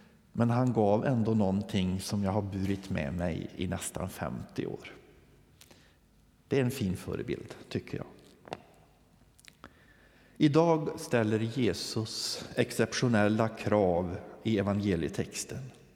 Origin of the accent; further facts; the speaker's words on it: Holmedal, Värmland, Sweden; hemma i Holmedal.